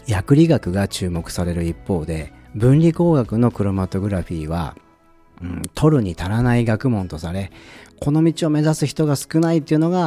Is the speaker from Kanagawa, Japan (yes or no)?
yes; Kanagawa, Japan; 神奈川県から来ました。